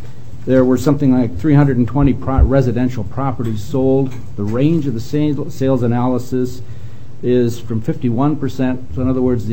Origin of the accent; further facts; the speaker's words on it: Lindstrom, Minnesota, United States; I'm from Lindstrom, Minnesota.